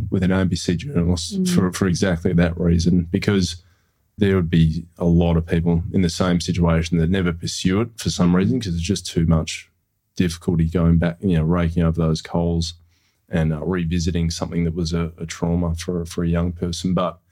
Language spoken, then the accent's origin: English; Perth, Western Australia, Australia; my brother and I grew up in Perth in the 80s.